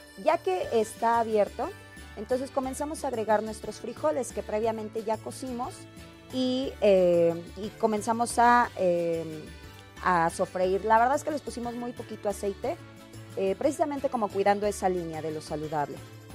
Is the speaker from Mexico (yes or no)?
yes; Mexico; como buen mexicano no puede faltar